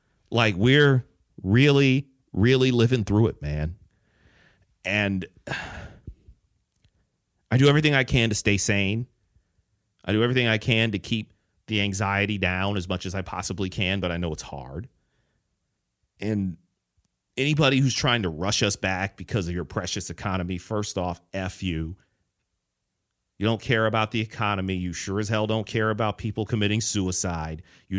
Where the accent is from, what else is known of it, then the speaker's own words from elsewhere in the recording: Detroit, Michigan, United States; also born or lived in Chicago; I look at a city like Detroit, my hometown. My parents still live in the Detroit area, that concentrated region in southeast Michigan where most of the cases are.